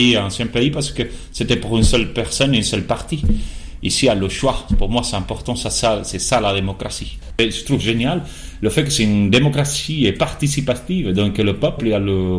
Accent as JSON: {"language": "French", "country": "Cuba", "second_language": "French", "moved": "yes", "said": "Je viens de Cuba, c'est une dictature."}